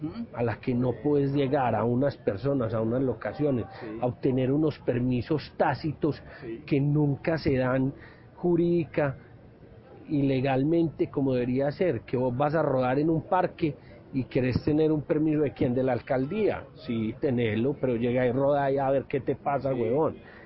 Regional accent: Medellín, Antioquia, Colombia; yo es que en Medellín sí es mi tierra

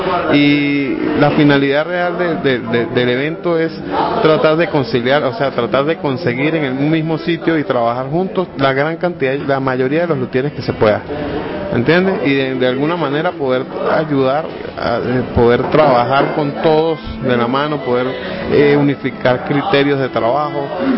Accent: Venezuela; En mi país yo tocaba el fagot. Y desde los 8 años estaba en el sistema de orquestas en Venezuela

